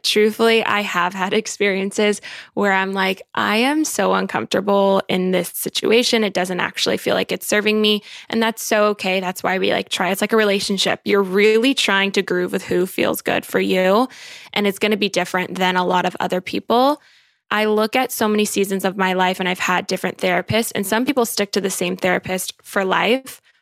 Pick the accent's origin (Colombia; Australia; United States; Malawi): Colombia; if you guys don't know, I'm Colombian and my mom's family lives in Colombia.